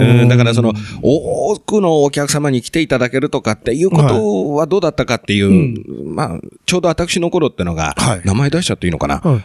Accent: Hokkaido, Japan

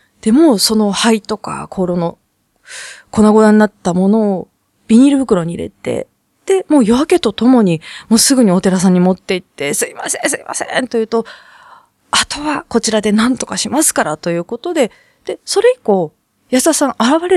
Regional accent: Nagano, Japan; born there; 長野で生まれたんですけども、苗字自体、 … は北海道、うん、なんですよ。

